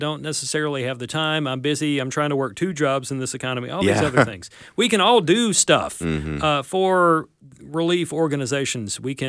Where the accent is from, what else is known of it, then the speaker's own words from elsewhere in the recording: Amory, Mississippi, United States; My hometown and not far from here, I'm from Amory, Mississippi.